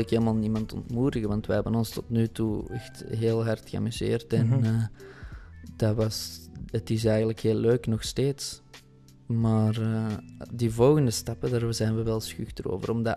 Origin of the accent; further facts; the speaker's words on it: Aartselaar, Flanders, Belgium; En dat is in de kerstmarkt van Aartselaar. Dat is in ons thuisdorp.